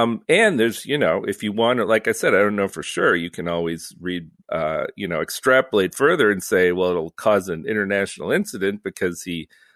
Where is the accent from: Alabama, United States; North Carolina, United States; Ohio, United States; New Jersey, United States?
Ohio, United States; Cleveland